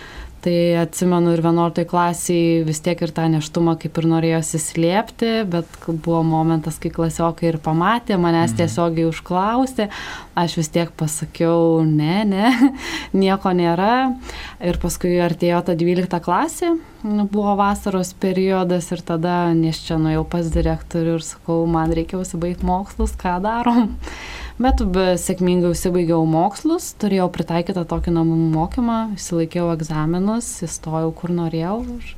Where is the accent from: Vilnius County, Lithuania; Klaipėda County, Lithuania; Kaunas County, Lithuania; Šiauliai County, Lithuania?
Kaunas County, Lithuania; Kaunas; aš pati esu iš Kauno.